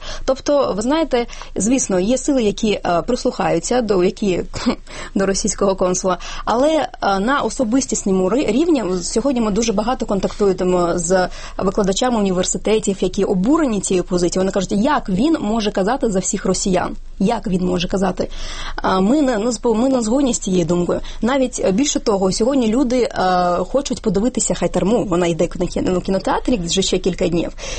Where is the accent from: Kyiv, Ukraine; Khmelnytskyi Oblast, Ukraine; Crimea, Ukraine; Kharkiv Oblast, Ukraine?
Crimea, Ukraine; я зараз кажу, не як кримська татарка, як глядач, який подивився фільм